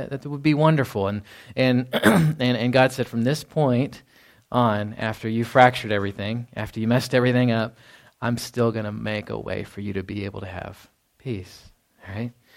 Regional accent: Texas, United States; And so there's a story back from my home state. There were a group of brave young women that got together in Denton, Texas

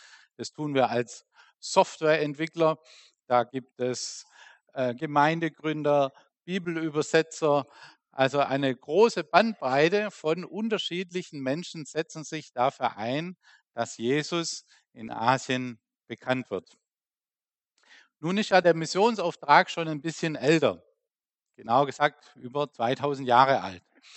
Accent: Baden-Württemberg, Germany; Ich komme aus der Nähe von Reutlingen an der Schwäbischen Alb und bin mit meiner Familie seit August im Heimataufenthalt.

